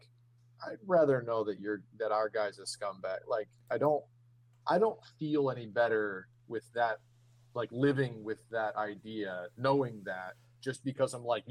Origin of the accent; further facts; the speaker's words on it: California, United States; Well, we're from California, so we knew that it was an awful pick.